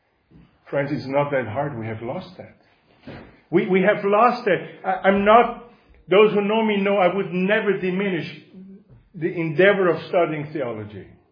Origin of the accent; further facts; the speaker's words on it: Linz, Upper Austria, Austria; So I was walking in my hometown of Linz many years ago in Austria.